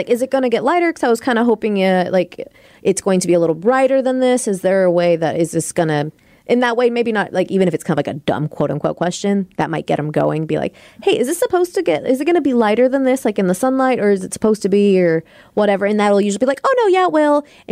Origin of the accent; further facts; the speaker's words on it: Seattle, Washington, United States; But we know we're just from Seattle.